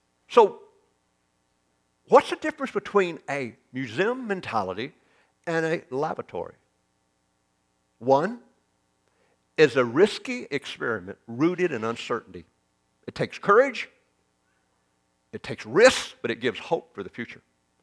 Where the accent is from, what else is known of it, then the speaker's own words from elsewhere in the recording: Arkansas, United States; Help me, I'm from Arkansas.